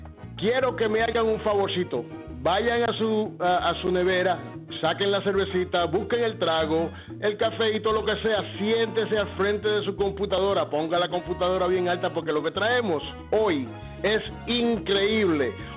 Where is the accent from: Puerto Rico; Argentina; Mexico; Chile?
Puerto Rico; Mayagüez; Para arriba, Mayagüez, yo soy mayagüezano también, qué chévere.